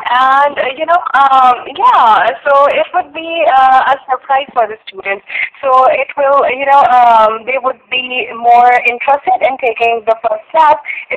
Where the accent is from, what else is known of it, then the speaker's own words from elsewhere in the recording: Pakistan; I'm from Pakistan. Basically, I'm from Pakistan, and I just love cooking.